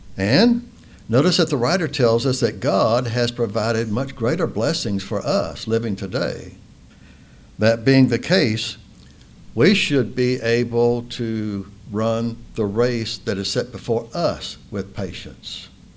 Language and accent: English; Florida, United States; Well, I'm from Florida, so I'm not used to climbing mountains